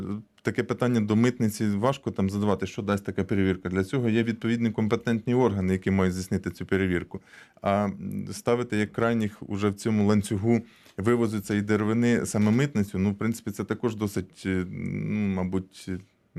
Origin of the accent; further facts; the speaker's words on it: Cherkasy Oblast, Ukraine; Я родом з Черкащини